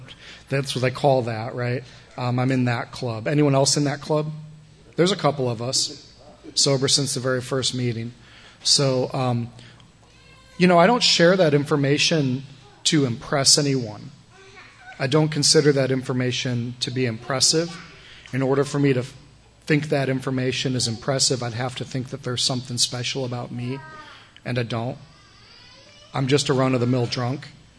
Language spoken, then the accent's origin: English; Chicago, Illinois, United States; I'm from Chicago originally, so I don't have a whole heck of a lot invested in the game